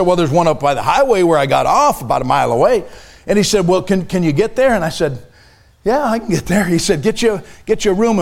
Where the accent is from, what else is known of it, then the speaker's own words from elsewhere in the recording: Michigan, United States; And I said, no, ma'am, I'm from Michigan. I'm heading to Kansas.